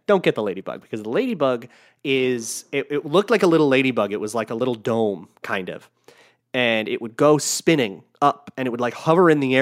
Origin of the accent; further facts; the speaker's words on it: United States; Anyways, that's the only times I've ever been out of America. So I'm that American.